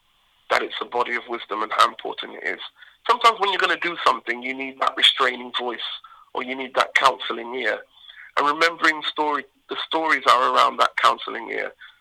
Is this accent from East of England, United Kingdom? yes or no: yes; Bedford, East of England, United Kingdom; growing up in England, there's always a sense of not quite belonging, a sense of exile. And then, personally, as a boy growing up in Bedford